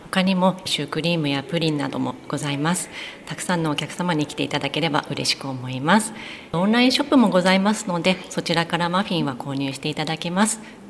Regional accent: Fujisawa, Kanagawa, Japan; 私はそうですね、藤沢育ちになります、はい、夫は茅ヶ崎ですね。

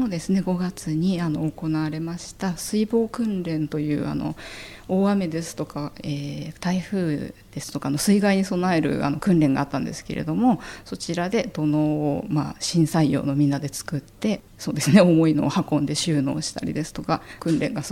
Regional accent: Fujisawa, Kanagawa, Japan; also born or lived in Tokyo; 自分のふるさとである藤沢のために今まで得てきた経験を生かして役に立ちたいなと思いまして応募いたしました。

